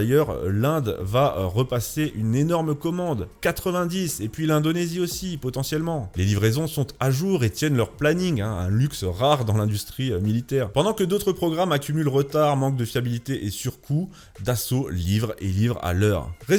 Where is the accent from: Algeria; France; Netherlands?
France; en tant que Français, pour toutes les raisons évoquées